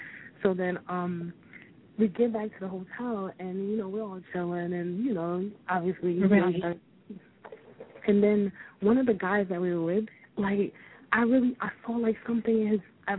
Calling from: New Jersey, United States; I'm calling from New Jersey.

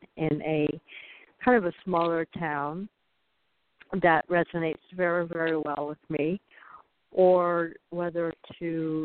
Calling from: Arizona, United States; I'm calling from Arizona.

